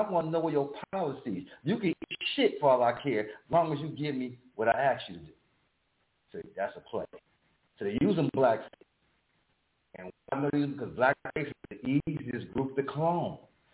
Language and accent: English; New York, United States; I'm from New York. My passport says New York. You know my hometown.